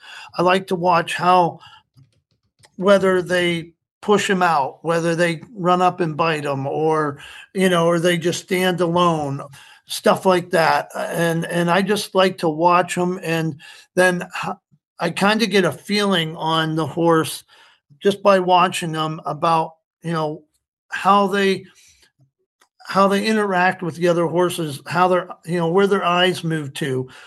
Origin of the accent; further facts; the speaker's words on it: Colorado, United States; now in Pennsylvania, United States; I moved out here from Colorado about 8 years ago. In Colorado, my family owned a cattle ranch. I've been around horses and cows mainly all my life.